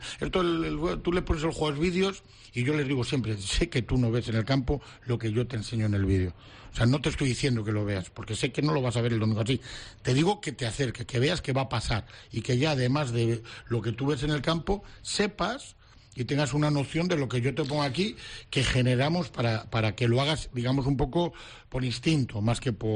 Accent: Valladolid, Castile and León, Spain; now in Balearic Islands, Spain; Y ahora yo soy un balearico más, porque yo soy pucelano

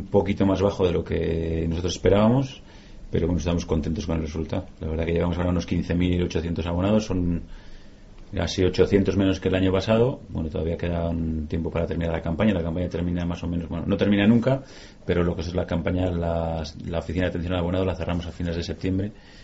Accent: Valladolid, Castile and León, Spain; Primero como vallisoletanos, porque como vallisoletano que somos la mayoría, pues nos gustaba tener en nuestra ciudad una actividad como los Juegos Olímpicos.

